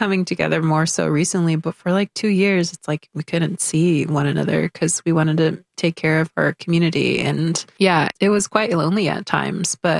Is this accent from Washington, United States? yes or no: yes; Washington, United States; moved away as an adult; So I'm from the Swinomish Indian Tribal Community. It's a really small community in Northwest Washington State in Coast Salish Territory. And I was born and raised within that community. And after I graduated high school, I moved to Portland.